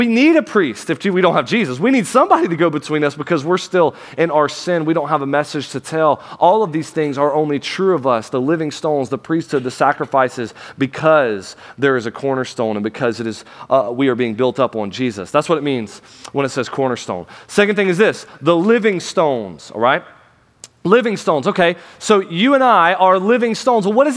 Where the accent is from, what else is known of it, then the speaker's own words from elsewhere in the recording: Florida, United States; When I think about where I'm from, I grew up in Florida